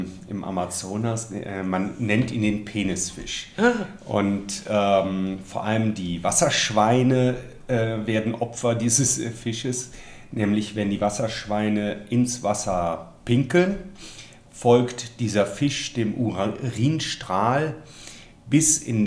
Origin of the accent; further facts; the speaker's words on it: Bonn, North Rhine-Westphalia, Germany; ich bin von Bolivien zuerst nach Bonn zurück, in meine Heimatstadt. Hab da 2 Jahre gelebt